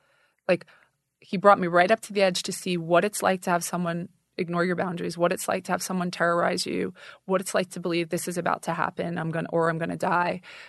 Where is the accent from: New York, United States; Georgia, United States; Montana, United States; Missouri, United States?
New York, United States; like I grew up a Lutheran. But you know, when you get older, it's like I go on Christmas and Easter. I'm from New York, so it's different down here in the South.